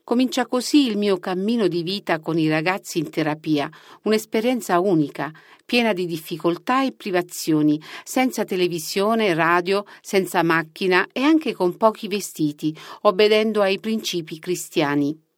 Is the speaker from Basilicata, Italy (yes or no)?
yes; Matera, Basilicata, Italy; accent: mix of English and Russian; È per questo che il mio accento è un misto di inglese e russo. L'incontro con il settore del mobile imbottito arriva al ritorno in Italia. Dopo 3 mesi il mio visto per gli Stati Uniti scade e così torno a Matera